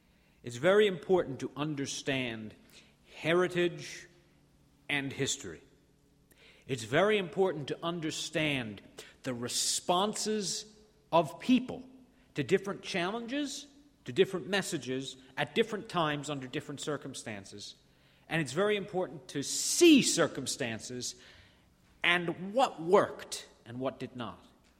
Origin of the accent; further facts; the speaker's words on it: United States; I'm too American for that.